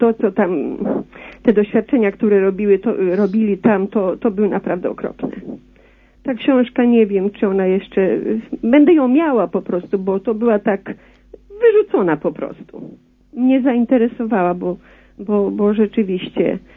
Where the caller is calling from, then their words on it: Lublin, Lublin Voivodeship, Poland; z Lublina.